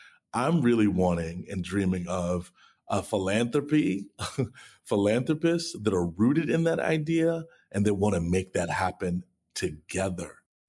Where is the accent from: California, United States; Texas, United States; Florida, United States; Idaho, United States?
Texas, United States; Dallas; I'm from South Dallas, Texas. My grandmother was a janitor.